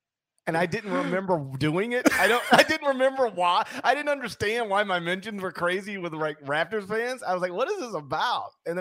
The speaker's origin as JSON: {"language": "English", "region": "Iowa", "country": "United States", "said": "hey, one of my longtime friends, you know, we're both from Iowa."}